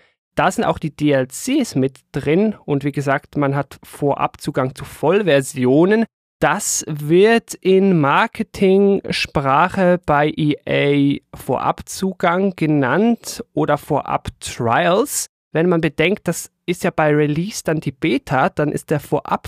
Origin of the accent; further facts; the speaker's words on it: Switzerland; zumindest jetzt so für mich als Schweizer